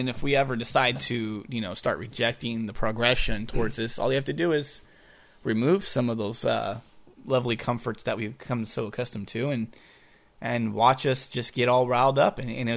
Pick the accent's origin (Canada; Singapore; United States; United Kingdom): United States; no offense to Americans, because I'm American, obviously, too.